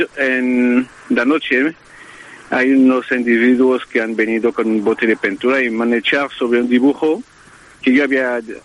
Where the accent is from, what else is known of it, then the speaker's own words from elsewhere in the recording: Guadeloupe; Yo soy de Guadalupe. Es una isla francesa al lado de Cuba, en el Caribe.